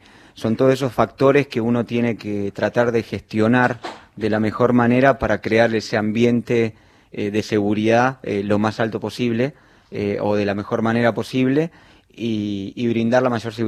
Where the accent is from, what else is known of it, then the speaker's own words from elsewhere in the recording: Argentina; Soy de acá, de Argentina